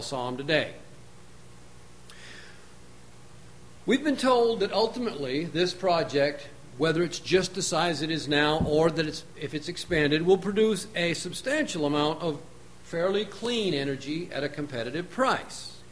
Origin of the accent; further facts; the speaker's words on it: Phillips, United States; I'm from Phillips.